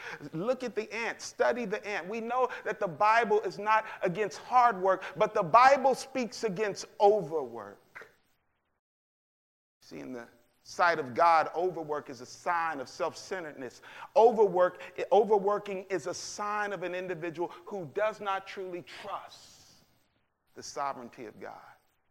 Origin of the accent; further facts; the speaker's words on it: Arkansas, United States; We're from Arkansas. We're hog fans. Woo pig, silly.